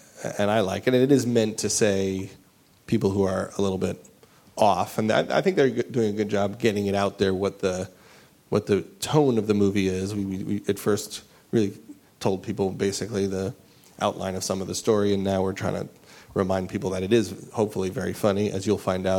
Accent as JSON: {"language": "English", "region": "New York", "country": "United States", "accent": "New York", "said": "That was me before I lost my New York accent, which I didn't lose on purpose, but... It did go away"}